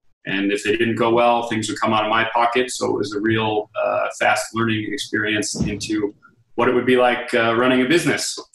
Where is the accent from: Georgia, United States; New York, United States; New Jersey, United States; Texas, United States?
New York, United States; Buffalo; also born or lived in Boston; I was born in Boston, grew up in Buffalo, New York.